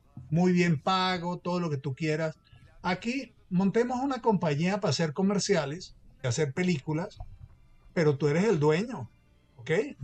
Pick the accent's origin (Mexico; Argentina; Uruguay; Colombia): Colombia; also born or lived in Panama / Italy / Venezuela; nací en Panamá, yo he vivido en Italia, he vivido un poco de lado, Venezuela, pero yo soy colombiano, ¿eh?